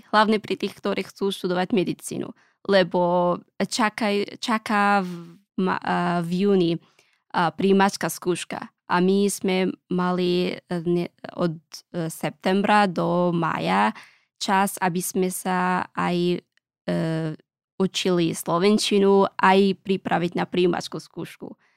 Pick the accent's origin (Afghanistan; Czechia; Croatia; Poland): Afghanistan; Slovak is a second language; now in Slovakia; a som z Afganistanu a študujem medicínu na Lekárskej fakulte Univerzita Komenského a mám tu na Slovensku ešte dvoch bratov a rodičia bývajú v Afganistane.